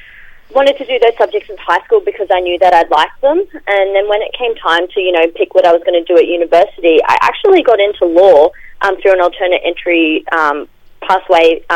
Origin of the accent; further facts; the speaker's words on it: Gordonvale, Queensland, Australia; With Gordonvale being a rural place, science looked for me very different than what I'm sure it looked for, other students who might have been in the cities.